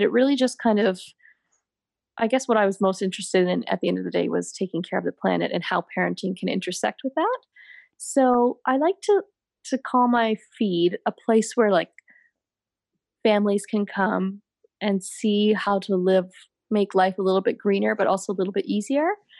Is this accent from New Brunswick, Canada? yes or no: no; Ancaster, Ontario, Canada; I was born in Hamilton, Ontario, and I grew up just outside of Hamilton in a little town called Ancaster.